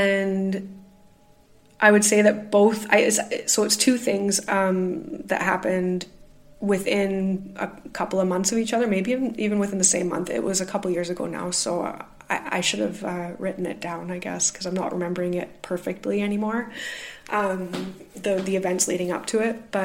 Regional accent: Canada; now in Glasgow, United Kingdom; I am the Canadian living in Glasgow, UK.

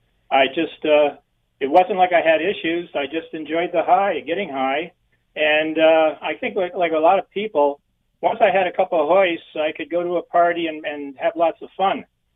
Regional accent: St. Thomas, Ontario, Canada; I'm from St. Thomas originally, actually Lyndhurst.

